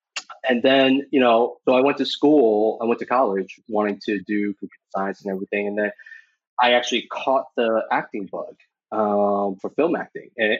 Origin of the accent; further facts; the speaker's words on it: East Coast, United States; now in Taiwan; I grew up in the States on the East Coast and originally from Taiwan, and that's actually where I am now.